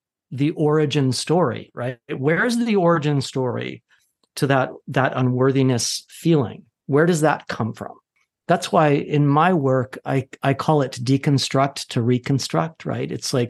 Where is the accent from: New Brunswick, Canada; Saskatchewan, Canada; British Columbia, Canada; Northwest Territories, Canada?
British Columbia, Canada; I remember sort of idyllically growing up in the Okanagan, you know, an orchard, and it was really fairy tale land with dogs and animals.